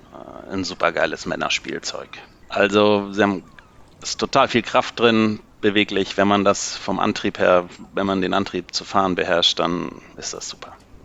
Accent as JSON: {"language": "German", "region": "Swabia", "country": "Germany", "said": "Ich bin Schwabe, gebürtiger Schwabe"}